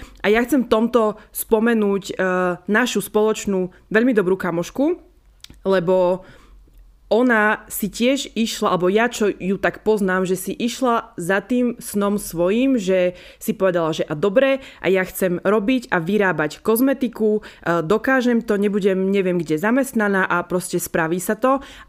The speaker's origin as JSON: {"language": "Slovak", "town": "Vechec", "region": "Prešov Region", "country": "Slovakia", "said": "cítim sa tam ako u nás doma vo Vechci."}